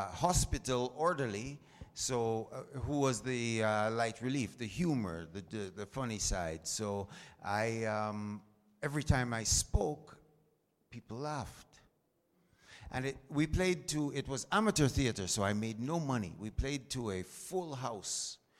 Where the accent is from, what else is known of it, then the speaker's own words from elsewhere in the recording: Jamaica; also born or lived in England; I am from Jamaica.